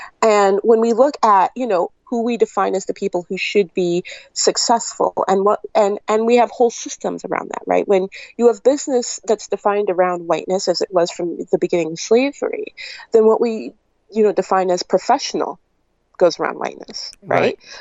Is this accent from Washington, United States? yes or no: yes; Seattle, Washington, United States; I grew up in Seattle. So, you know, I like to joke sometimes I speak very fluent white people. I grew up here.